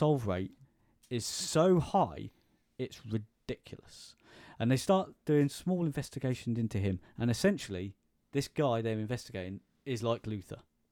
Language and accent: English; United Kingdom; We're British, we don't shoot, sort of thing, right?